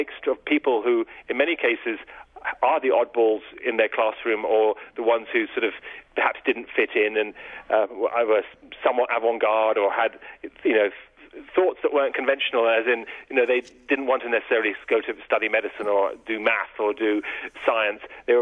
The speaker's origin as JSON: {"language": "English", "region": "London", "country": "United Kingdom", "tie": "born or raised there", "said": "this little island of Sri Lanka didn't mean much to me when I grew up in England, other than a sort of a pearl-shaped, island off the coast of India on a map."}